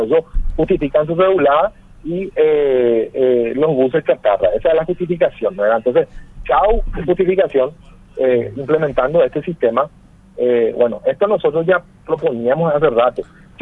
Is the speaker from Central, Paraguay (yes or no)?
yes; Guarambaré, Central, Paraguay; Yo que soy de Guarambaré